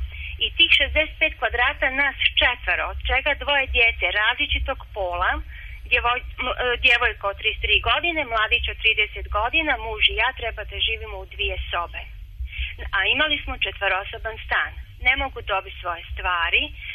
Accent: Osijek, Osijek-Baranja County, Croatia; i ja sam došla iz Osijeka.

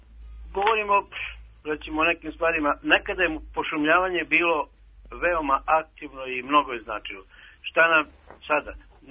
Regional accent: Oreškovica, Southern and Eastern Serbia, Serbia; Oreškovice

